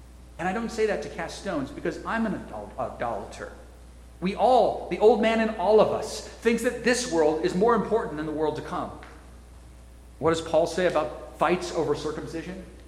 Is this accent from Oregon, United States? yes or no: no; California, United States; now in Northern Virginia, United States; I'm from California, so I don't really have a dog in that fight.